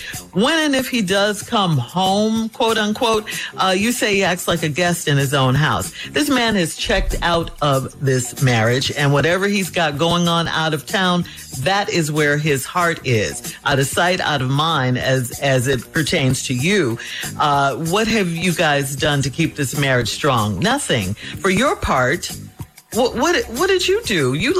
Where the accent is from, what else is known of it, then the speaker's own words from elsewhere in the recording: Chicago, Illinois, United States; I will be in Chicago. That is my hometown.